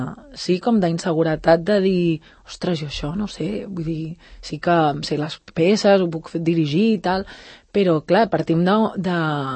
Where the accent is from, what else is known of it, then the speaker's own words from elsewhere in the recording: Terrassa, Catalonia, Spain; Soc terrassenca.